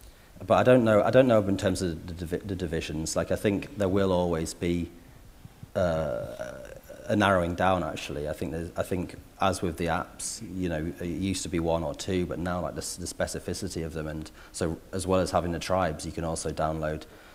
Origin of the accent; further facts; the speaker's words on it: North West England, United Kingdom; I grew up in Cumbria, like in a really rural spot